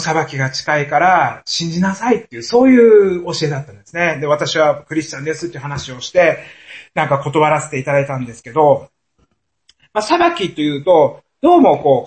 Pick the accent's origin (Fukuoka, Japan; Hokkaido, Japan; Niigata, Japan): Niigata, Japan; 私の地元の新潟とかですとですね、海とかがある地方に行ったりするとですね